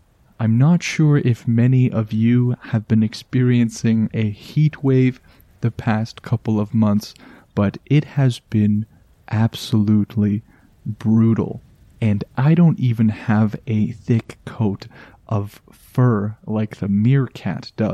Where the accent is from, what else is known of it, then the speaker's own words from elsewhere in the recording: Canada; I am just a Canadian in my little bubble of always cold.